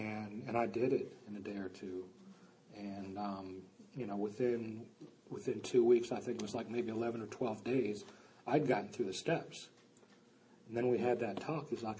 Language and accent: English; Chicago, Illinois, United States; I grew up in Chicago, and I know some of you have heard me say this, but we didn't have God in Chicago.